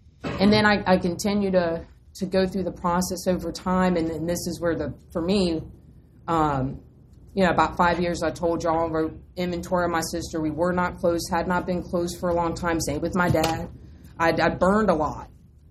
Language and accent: English; North Carolina, United States; And so I was raised in North Carolina, very Southern, and I'm not even raised in a church.